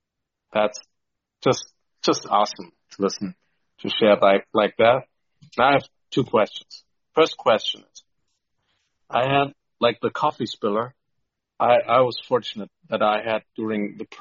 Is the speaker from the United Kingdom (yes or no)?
no; southern Germany, Germany; English is a second language; I'm an addict from South Germany.